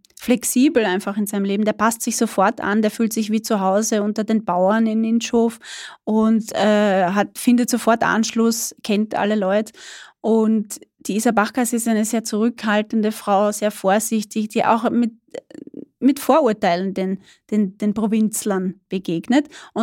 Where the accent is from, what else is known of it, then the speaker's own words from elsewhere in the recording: Burgenland, Austria; also bei uns im Burgenland ist es üblich, ich weiß nicht, ob es in anderen Bundesländern wird es wahrscheinlich auch so sein